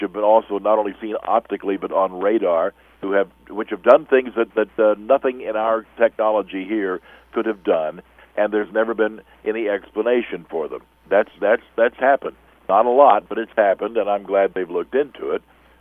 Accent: Missouri, United States; also born or lived in Chicago, United States; growing up in Missouri, which is hardly the epicenter of the ice age in this country, but we had good winters, and I used to live in Chicago

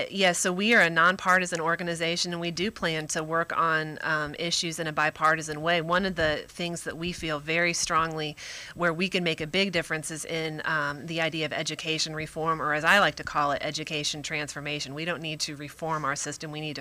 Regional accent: South Carolina, United States; how can I continue to make a difference in a state that I love, in my home state?

